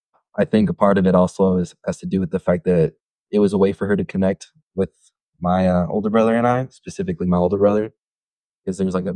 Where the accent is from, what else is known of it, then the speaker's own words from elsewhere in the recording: El Paso, Texas, United States; also born or lived in Arizona; Originally born in Arizona, but for the most part, I grew up in El Paso, Texas. I did spend some time in Tennessee.